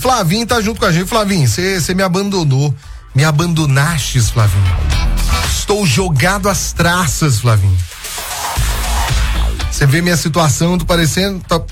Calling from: Conceição das Pedras, Minas Gerais, Brazil; Olá, boa tarde. … sou de Conceição das Pedras.

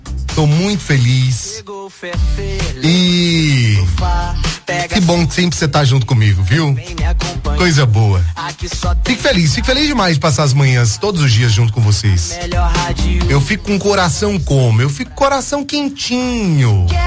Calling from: Itajubá, Minas Gerais, Brazil; Sou de Itajubá, Fefe.

